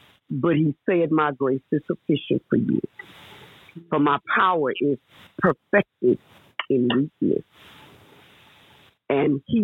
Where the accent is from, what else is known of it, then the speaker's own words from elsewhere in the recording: Houston, Texas, United States; first of all, I'm from Houston, Texas, and I am grateful for so many things.